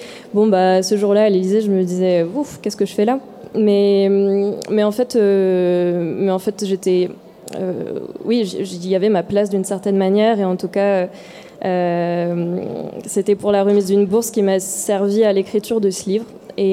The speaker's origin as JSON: {"language": "French", "region": "Auvergne-Rhône-Alpes", "country": "France", "lives_now": "Paris, France", "said": "Donc parfois je rappelle que je viens de l'Ain."}